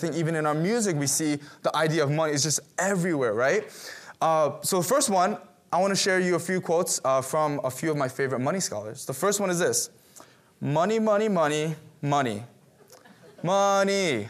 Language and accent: English; United States; And the thing about being Korean American is this, that you got to know is this.